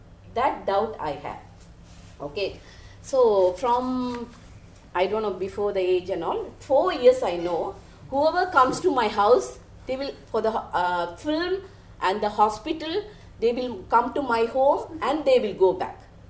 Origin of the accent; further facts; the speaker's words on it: Tamil Nadu, India; Okay, I'm coming from Tamil Nadu, so I'll speak Tanglish, okay?